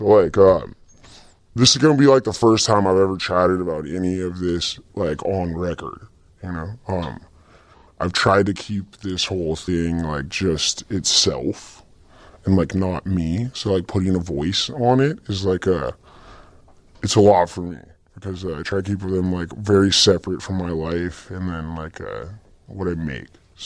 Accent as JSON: {"language": "English", "town": "Los Angeles", "region": "California", "country": "United States", "tie": "born or raised there", "said": "I grew up in Los Angeles seeing these people thriving."}